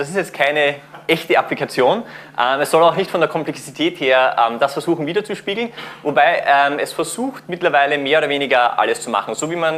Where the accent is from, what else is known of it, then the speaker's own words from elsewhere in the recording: Austria; Hallo von mir … Wie man schon hört, ich bin aus Österreich.